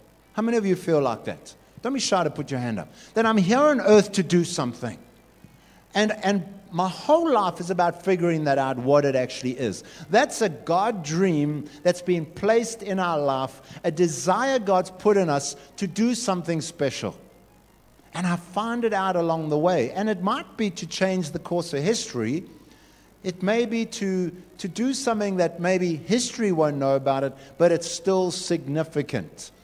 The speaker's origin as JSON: {"language": "English", "town": "Durban", "region": "KwaZulu-Natal", "country": "South Africa", "tie": "born there", "said": "I mean, I was born in Durban, of all places, on the bluff."}